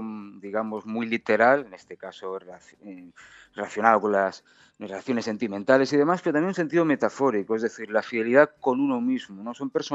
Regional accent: Badalona, Catalonia, Spain; Es una ciudad grande que está pegada justo a Barcelona. Es como ser de Barcelona, prácticamente.

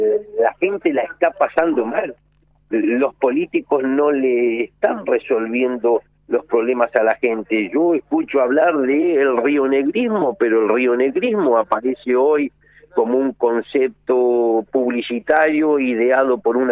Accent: Argentina; nosotros siendo argentinos

